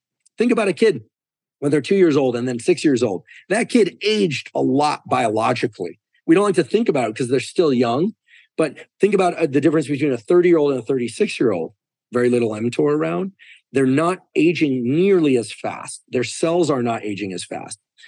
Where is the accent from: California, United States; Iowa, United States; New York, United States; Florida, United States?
California, United States; Stanford; born there; I'd done my postdoc at Stanford. I was born in Stanford Hospital. So I'll probably die at Stanford, but hopefully a long time from now.